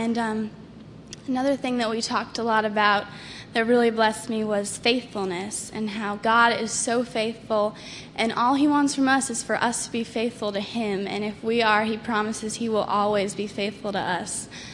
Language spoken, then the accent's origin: English; North Carolina, United States; I am 15, and I'm from North Carolina.